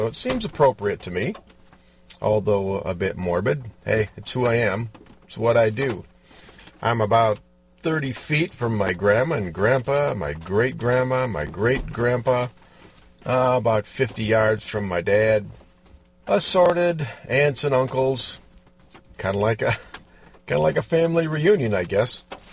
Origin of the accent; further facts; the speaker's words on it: Orangeville, Michigan, United States; high atop Oak Hill in Orangeville, Michigan. And if you don't know where that is, well, that's my hometown.